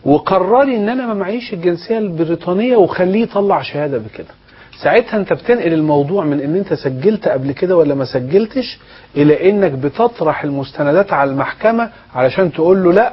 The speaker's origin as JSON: {"language": "Arabic", "country": "Egypt", "said": "أنا مواطن مصري وغير أمريكي"}